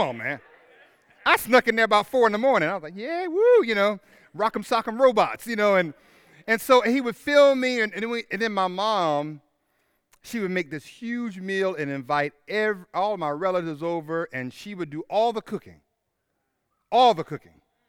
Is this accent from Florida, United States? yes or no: yes; Tallahassee, Florida, United States; But for me, growing up in Tallahassee, and I grew up in Woodgate, we had the luminaries